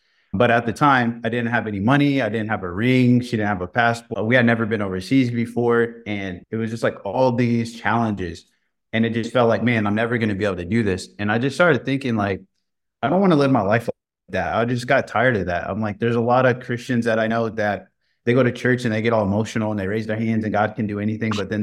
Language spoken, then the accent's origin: English; Indiana, United States; I'm originally from Indiana.